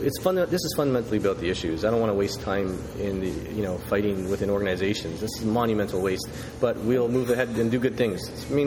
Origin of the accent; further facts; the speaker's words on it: Canada; I am not Stephen Harper, so I've never had problems with being Canadian per se there.